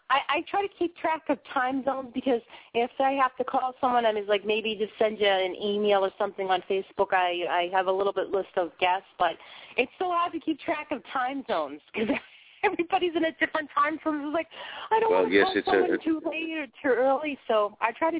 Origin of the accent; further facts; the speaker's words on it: Boston, Massachusetts, United States; I never think that I have an accent because I'm from Boston